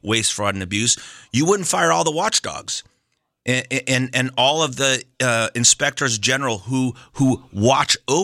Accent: United States; Of course I am. I'm an American.

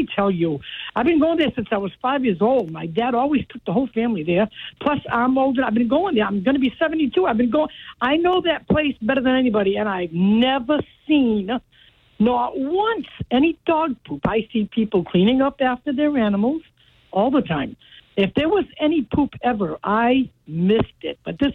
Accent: New Bedford, Massachusetts, United States; Now, I'm from New Bedford. I've lived here all my life

